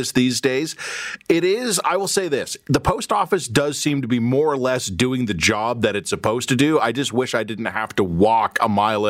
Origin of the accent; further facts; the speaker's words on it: Richmond Hill, Ontario, Canada; also born or lived in Toronto; But I seem to remember as a kid growing up in Richmond Hill and then moving down into Toronto, mailboxes were not hard to find.